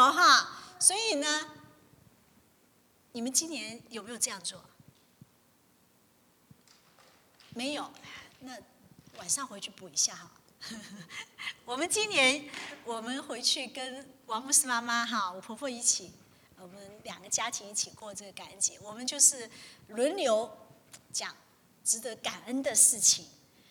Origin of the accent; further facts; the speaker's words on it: China; 就像我们中国人的这个，像什么过新年还是中秋节